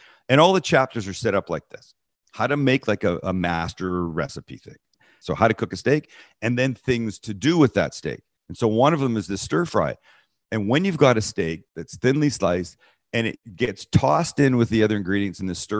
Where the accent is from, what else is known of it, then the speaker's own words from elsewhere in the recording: Vancouver, British Columbia, Canada; I'm from Vancouver, Canada, by the way.